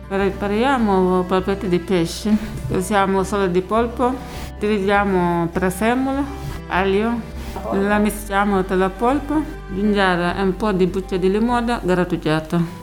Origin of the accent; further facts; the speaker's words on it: Touba, Diourbel, Senegal; Italian is a second language; now in Cagliari, Italy; vengo da Senegal, è paese di Tuba. Sono qui in Sardegna a Cagliari, 15 anni.